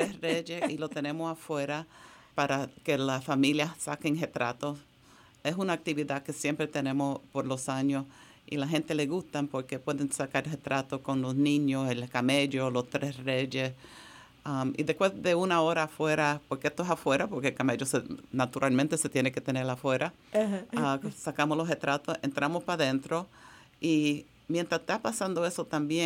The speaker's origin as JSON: {"language": "English", "town": "Bethlehem", "region": "Pennsylvania", "country": "United States", "tie": "born or raised there", "said": "Because I was raised in Bethlehem, PA, we did not celebrate at our house the three kings as you described it."}